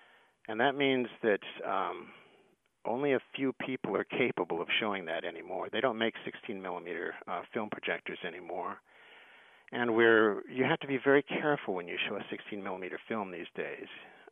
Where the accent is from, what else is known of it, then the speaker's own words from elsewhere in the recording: Davenport, Iowa, United States; I was born in Iowa City, but I grew up in Davenport.